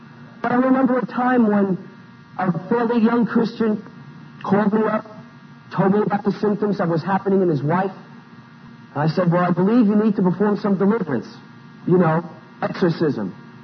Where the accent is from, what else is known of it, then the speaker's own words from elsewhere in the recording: Italy; Howdy is Italian, and you can tell from my accent I'm not from Mississippi.